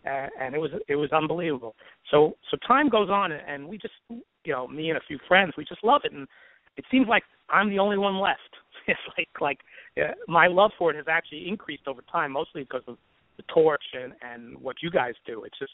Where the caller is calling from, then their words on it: Yardley, Pennsylvania, United States; from Yardley, Pennsylvania.